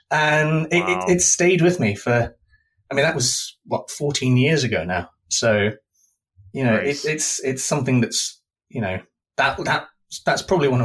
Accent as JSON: {"language": "English", "region": "Scotland", "country": "United Kingdom", "tie": "born or raised there", "also_born_or_lived": "North of England", "lives_now": "London, United Kingdom", "said": "I'm from the north of England, but I spent most of my childhood and most of my adult life in Scotland. So I was raised mainly in Scotland, on the East Coast in the middle of nowhere. So now I'm in the great big city."}